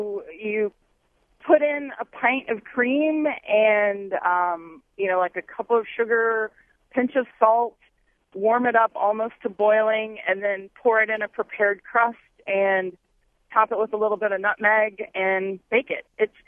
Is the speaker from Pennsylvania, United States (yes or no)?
no; Indiana, United States; now in Stevens Point, United States; Well, I'm from Indiana, so my favorite pie is sugar cream pie.